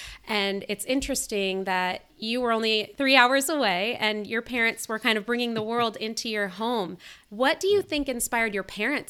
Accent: New York, United States; I'm also a fellow upstate New York kid. I grew up outside Albany.

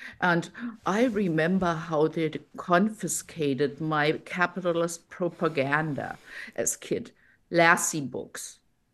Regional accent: Berlin, Germany; accent: German; English is a second language; moved away as an adult; now in United States; Yeah, it's 100% German. So I grew up in West Berlin, came to the US in 1990

